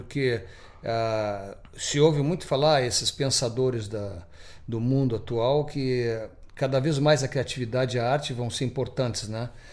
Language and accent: Portuguese; Rio Grande do Sul, Brazil; accent: gaúcho; Nós somos gaúchos, fazendo uma música com sotaque gaúchesco, com inspiração, a minha formação toda de cultura do sul